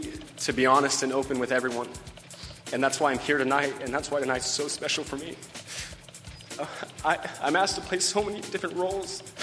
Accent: Kansas, United States; also born or lived in Hot Springs, United States; First of all, I grew up in Kansas. I also spent 6 years in Hot Springs, which is where Chad's from, and his family's still there.

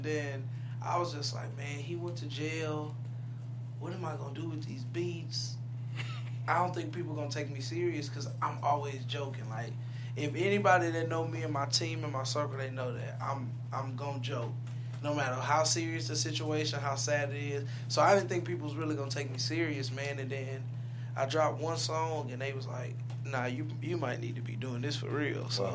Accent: Houston, Texas, United States; I'm from the Southwest side of Houston, Texas.

